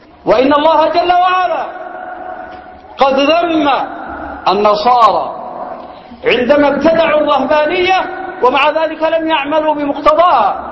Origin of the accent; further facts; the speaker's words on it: Yemen; وعندنا باليمن تخلصنا من كوابيس كثيرة